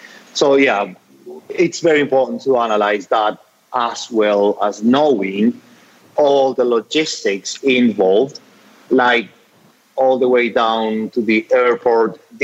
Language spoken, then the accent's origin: English; Bogotá, Colombia; English is a second language; now in Cali, Colombia; I'm based in Cali, so by the way, I am from Bogota, I'm not from Cali, you know.